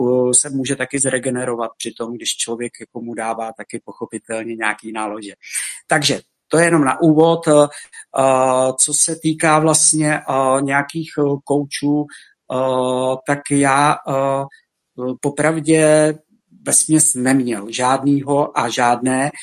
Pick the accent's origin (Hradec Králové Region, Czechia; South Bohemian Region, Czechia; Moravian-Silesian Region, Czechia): South Bohemian Region, Czechia; Protivín; also born or lived in Písek; Jak já jsem původem Jihočech, jsem se narodil, nejbližší porodnice byla v Písku, takže v Písku jako v Jihočeském, byť jsem jakoby žil a vyrůstal v Protivíně 14 kilometrů odtud.